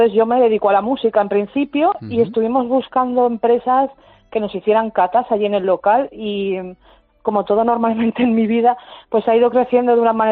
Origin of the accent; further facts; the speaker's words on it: Huesca, Aragon, Spain; Bueno, yo soy de Huesca.